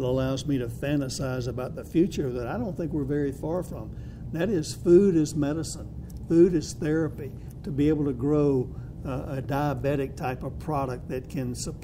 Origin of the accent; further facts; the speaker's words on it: Georgia, United States; You may know I'm from Georgia, and I know a little bit about cotton.